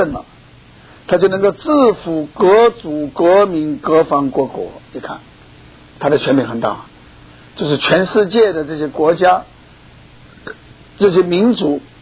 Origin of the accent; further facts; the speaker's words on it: China; 我们从大陆来的